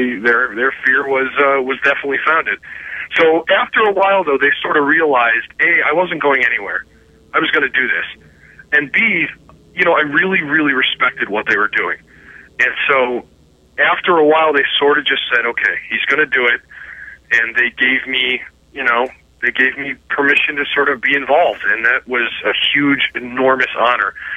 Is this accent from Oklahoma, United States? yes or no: no; Cleveland, Ohio, United States; I was a kid from Cleveland, Ohio, who had never made a film